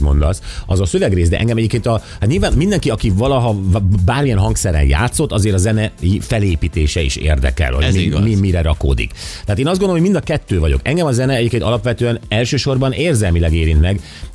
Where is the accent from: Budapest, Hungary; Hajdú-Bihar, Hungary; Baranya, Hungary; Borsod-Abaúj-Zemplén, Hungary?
Budapest, Hungary; now in Győr, Hungary; én pesti vagyok, ott nőttem fel, de most vidéken élek